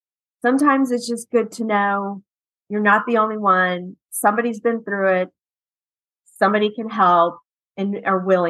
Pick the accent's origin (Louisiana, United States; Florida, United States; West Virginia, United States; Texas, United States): Texas, United States; I'm from Texas, so Texas has a Texas Women's Mortgage Association.